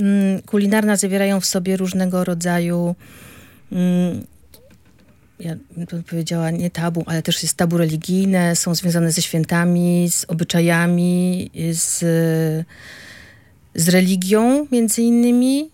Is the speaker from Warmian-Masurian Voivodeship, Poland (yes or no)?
yes; Olsztyn, Warmian-Masurian Voivodeship, Poland; born there; also born or lived in Hrubieszów; now in Gdańsk, Poland; Ja urodziłam się w Olsztynie, mieszkałam w Hrubieszowie, a w Gdańsku mieszkam od 79 roku.